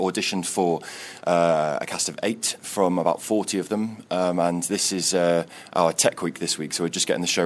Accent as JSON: {"language": "English", "region": "London", "country": "United Kingdom", "said": "I'm from London."}